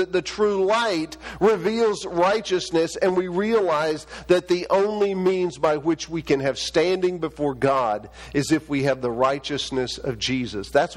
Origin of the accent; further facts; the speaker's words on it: Texas, United States; When I was a child growing up in East Texas and visiting my grandparents in South Arkansas